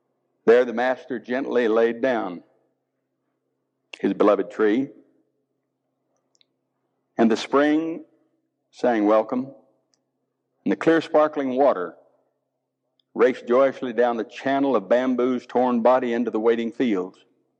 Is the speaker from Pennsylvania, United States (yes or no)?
no; Oklahoma, United States; accent: Oklahoma; is my Oklahoma accent bothering you all?